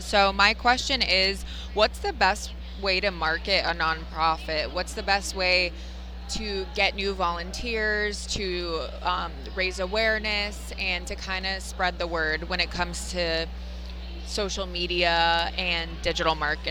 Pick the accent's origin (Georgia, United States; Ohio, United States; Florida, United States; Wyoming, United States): Florida, United States; Fort Lauderdale; I'm from Fort Lauderdale, Florida